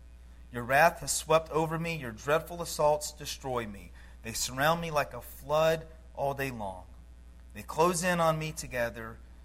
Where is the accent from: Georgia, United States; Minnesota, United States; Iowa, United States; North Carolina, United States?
Georgia, United States; Growing up in Georgia, one of the things I enjoyed as a boy was the Peanuts cartoons.